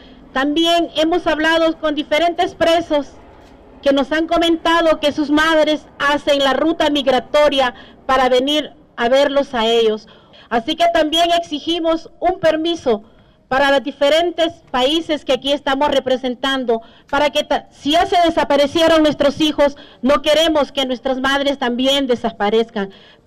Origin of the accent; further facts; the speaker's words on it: Honduras; vengo de Honduras.